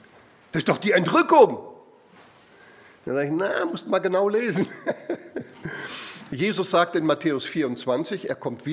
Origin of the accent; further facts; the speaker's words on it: Cologne, North Rhine-Westphalia, Germany; Ich komme aus dem Raum Köln.